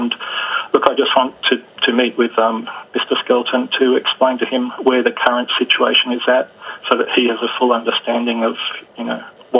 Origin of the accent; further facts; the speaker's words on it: Palmwoods, Queensland, Australia; The shortest passing loop in the entire North Coast Line just happens to be at my hometown of Palmwoods